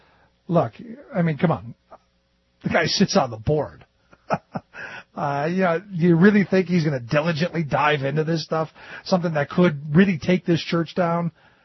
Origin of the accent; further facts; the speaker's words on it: Cleveland, Ohio, United States; I remember growing up in the Catholic Church, and we always knew that there were a couple of interesting priests around. Where I went to church, it was one of the poorest dioceses in the city of Cleveland.